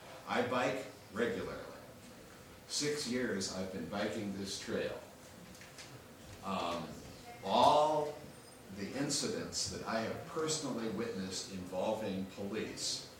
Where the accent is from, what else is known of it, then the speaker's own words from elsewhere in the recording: Indianapolis, Indiana, United States; I'm from Indianapolis, and our most popular biking trail in Indianapolis cuts across all the different kinds of neighborhoods.